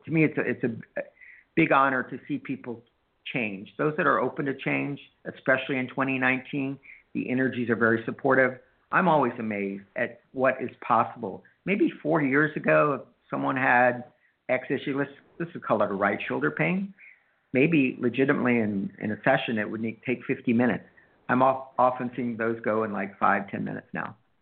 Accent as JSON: {"language": "English", "country": "United States", "tie": "born or raised there", "said": "I think like most people growing up in the United States, many of us have intuitive gifts"}